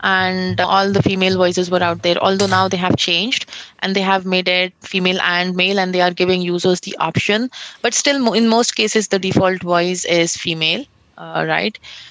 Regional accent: India; accent: Indian; English is a second language; I have a different accent and my Indian accent is mixed. I don't have any British, accent kind of thing. It's very, very Indianized kind of.

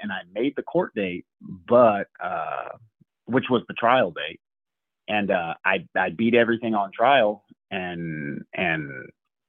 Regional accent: California, United States; I'm originally from California

